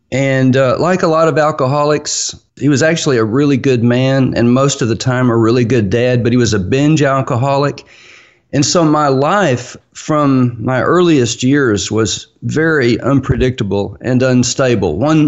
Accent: Texas, United States; accent: Texas; But then I went to Wheaton College, and people were mocking me constantly about my Texas accent.

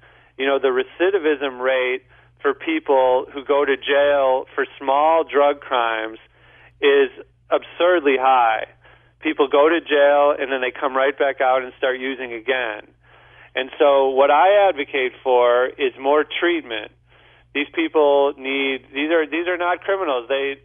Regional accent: St. Louis, Missouri, United States; I'm from St. Louis too

